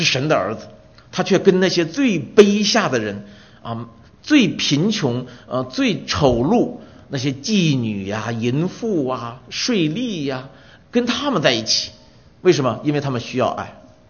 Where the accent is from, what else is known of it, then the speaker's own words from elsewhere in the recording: China; 我们大陆人年轻，我们年轻人谈恋爱的时候常常写这样的情书